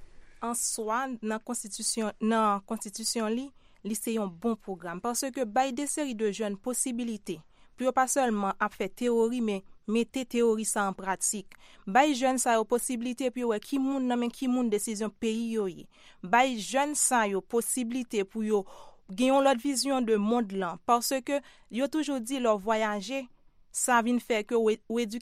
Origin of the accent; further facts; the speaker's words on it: Haiti; l'image que nous reflétons en tant que Haïtien